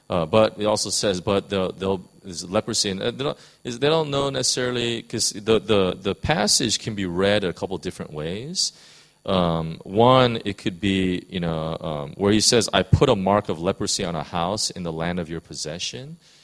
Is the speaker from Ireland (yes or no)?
no; United States; I have a tremendous amount of respect for our military, you know, as an American